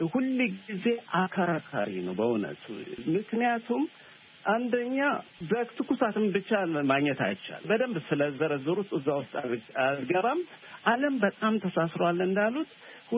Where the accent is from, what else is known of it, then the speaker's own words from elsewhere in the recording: Adama, Oromia, Ethiopia; ድሮ ከኔ ሰፈሬ አዳማ ልጅ ነኝ።